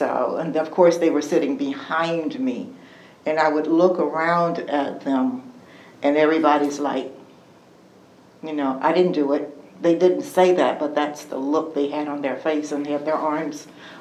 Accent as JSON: {"language": "English", "region": "Virginia", "country": "United States", "tie": "born there", "said": "I was born here in Louisa County. I actually live in Mineral now. I've been in Mineral back home for about 17 years."}